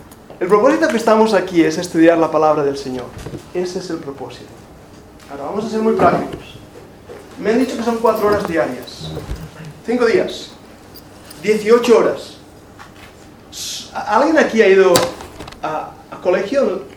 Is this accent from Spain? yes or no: yes; Catalonia, Spain; yo sé que tengo un acento rarillo, ¿verdad que sí? No soy gallego, no, soy catalán. Pero de verdad, te hablo catalán. Y mezclado con el inglés, es por eso que tengo un acento raro cuando hablo.